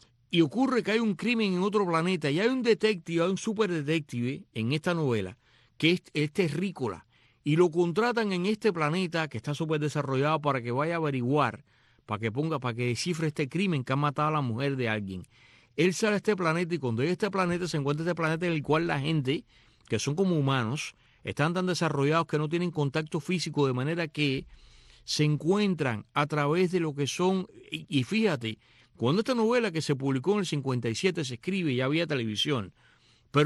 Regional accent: Cuba

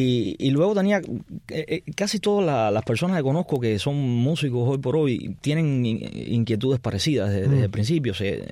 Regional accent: Santa Clara, Villa Clara, Cuba; Soy de Santa Clara, el centro de Cuba, como un gran por ciento de cubanos con la herencia española por uh-huh. un lado y la africana por la otra.

